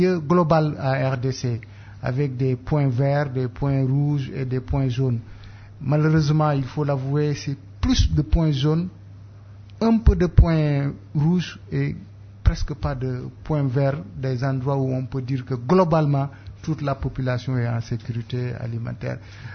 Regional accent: Senegal; Peut-être que dans mon pays, je viens du Sénégal, c'est moins bien accepté

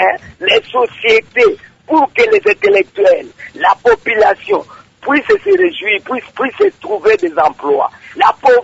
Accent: Isangi, Tshopo, DR Congo; Par exemple, chez nous au Congo, il n'y a pas de société. Par exemple, dans notre province de la Tchopo ici, dans notre territoire d'Isangi

